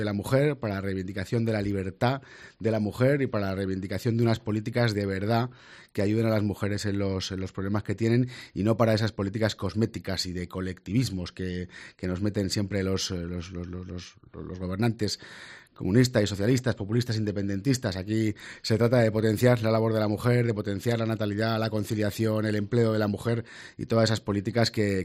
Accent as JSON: {"language": "Spanish", "town": "Arnedo", "region": "La Rioja", "country": "Spain", "said": "y muy orgulloso desde Arnedano, de mi pueblo, de toda la gente de Arnedo y de La Rioja Baja"}